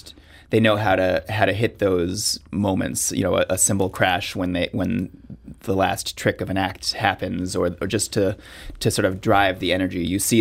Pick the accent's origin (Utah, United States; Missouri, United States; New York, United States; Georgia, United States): New York, United States; I had kind of half of a normal childhood growing up in New York and going to public school and all of that.